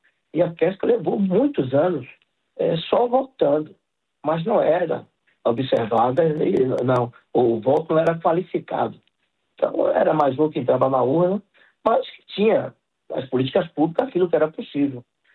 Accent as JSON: {"language": "Portuguese", "town": "Valença", "region": "Bahia", "country": "Brazil", "tie": "born there", "said": "Nasci na cidade litorânea aqui na Bahia, Valença, às margens do Rio Uno"}